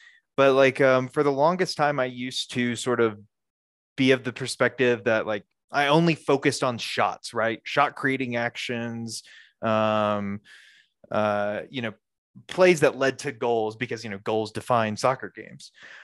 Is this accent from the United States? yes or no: yes; Alabama, United States; because I grew up in Alabama in the dark days of MLS, where there were no Southern teams